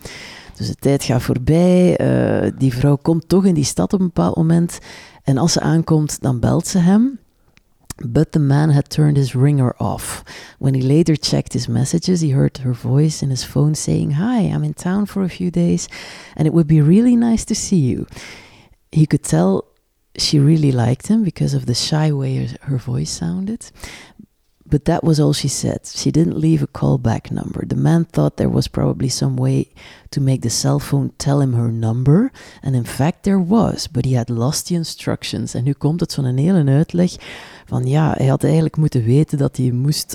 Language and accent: Dutch; West Flanders, Belgium; want ik ben dus als kind in West-Vlaanderen opgegroeid